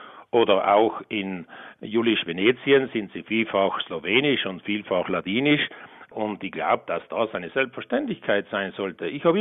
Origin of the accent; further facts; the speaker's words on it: Riet, Trentino-Alto Adige, Italy; Oder zum Beispiel in meiner Heimatgemeinde Riet hat er Novale übersetzt. Ja, alle Bevölkerungsschichten sagen halt Riet.